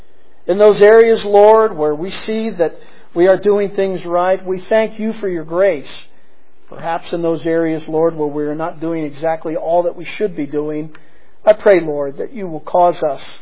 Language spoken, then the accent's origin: English; Reading, Pennsylvania, United States; born there; you may end up close to where I was born in Reading, Pennsylvania.